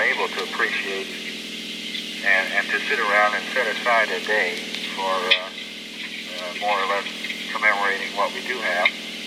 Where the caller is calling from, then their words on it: Baltimore, Maryland, United States; We're calling in from Baltimore